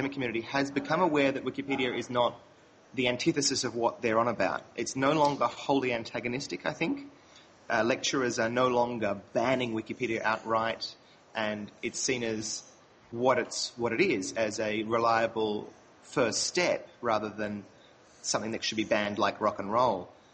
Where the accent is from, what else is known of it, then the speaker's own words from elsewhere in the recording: Australia; I'm an Australian, and I am now currently in Egypt for the first time